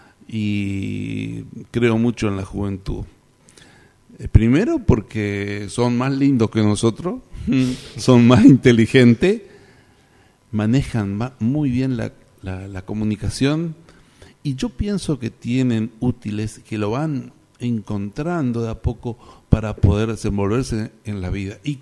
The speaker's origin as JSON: {"language": "Spanish", "town": "Apóstoles", "region": "Misiones", "country": "Argentina", "tie": "born or raised there", "moved": "as an adult", "said": "No, vivía en Apóstoles. Yo nací en Apóstoles y me quedé en Apóstoles. Y gracioso porque paso mi escuela primaria y secundaria en Apóstoles y la gran salida que hago es irme a Corrientes a estudiar."}